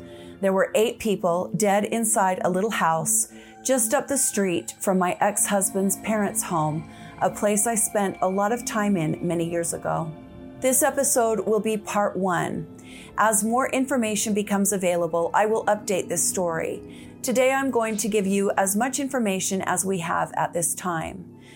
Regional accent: Cedar City, Utah, United States; a man in my hometown of Cedar City, Utah, had committed a family annihilation.

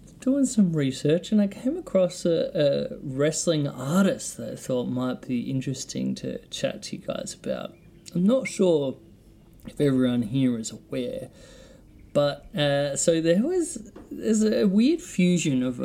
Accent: Victoria, Australia; here in Australia. You know, I grew up with a lot of, you know, Italian friends or Greek friends where I grew up in Victoria

